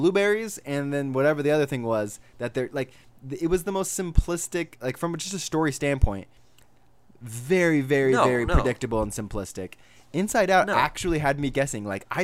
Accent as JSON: {"language": "English", "region": "California", "country": "United States", "said": "I'm from California. It was the same day. I'm very familiar."}